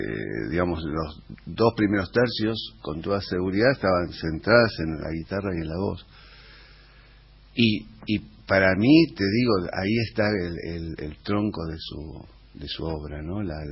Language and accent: Spanish; Jujuy, Argentina; born there; El día que yo cumplí 50 años … me llevó a tocar a Jujuy, que es donde yo nací.